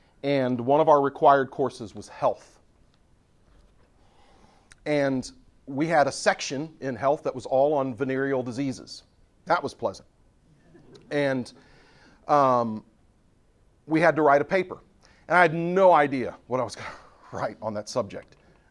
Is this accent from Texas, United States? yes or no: yes; Houston, Texas, United States; I was raised in Houston, Texas. I was a high school student in the 1980s.